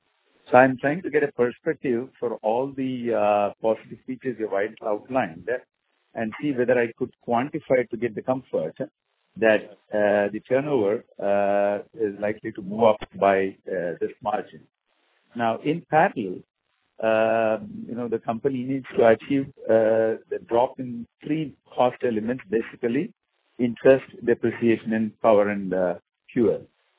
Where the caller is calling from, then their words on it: Oman; Because I'm calling from Oman and there were some line disruptions.